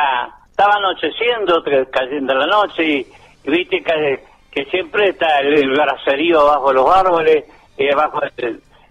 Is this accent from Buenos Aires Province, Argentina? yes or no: no; Entre Ríos, Argentina; Y lo demostré no solamente a mi país, sino se lo demostré al mundo cuál era el canto de mi tierra entrerriana.